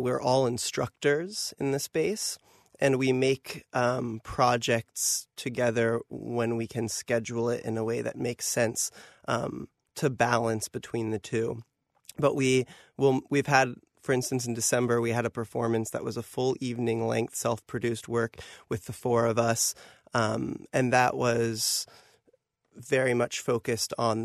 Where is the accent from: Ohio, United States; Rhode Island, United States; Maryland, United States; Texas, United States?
Ohio, United States; Columbus; also born or lived in Germany; That was where I moved back to Columbus from. I'm from Columbus originally, but I was working in Europe.